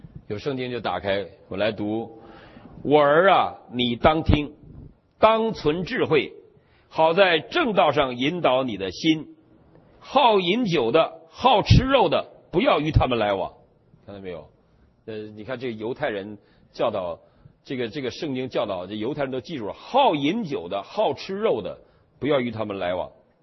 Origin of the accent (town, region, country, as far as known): China